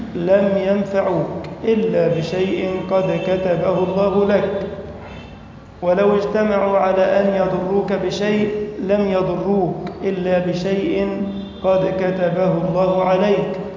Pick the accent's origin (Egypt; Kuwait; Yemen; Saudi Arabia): Egypt; اللهم اجعل بلدنا مصر أمنا أمانا سخاء رخاء، وسائر بلاد المسلمين.